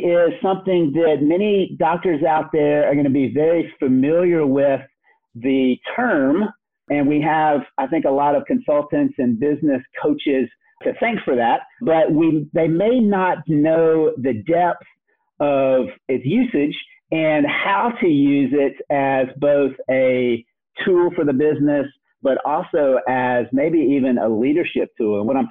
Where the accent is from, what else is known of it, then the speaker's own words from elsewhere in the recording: Memphis, Tennessee, United States; So like the … platter or anything like that, I always get it because it's my hometown.